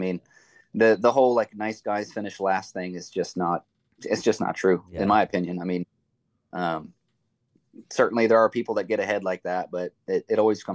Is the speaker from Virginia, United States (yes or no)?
no; Maryland, United States; I'm from Maryland originally, and there was a lot of competition up there.